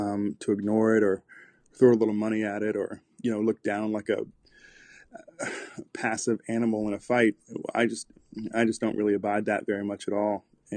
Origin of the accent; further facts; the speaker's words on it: Knoxville, Tennessee, United States; Yeah, I grew up in mostly in Tennessee, mm-hmm. in a town called Knoxville. I grew up in the ghetto side of East Knoxville